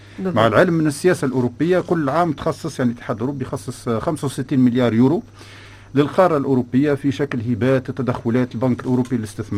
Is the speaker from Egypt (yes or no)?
no; Tunisia; نحن من تونس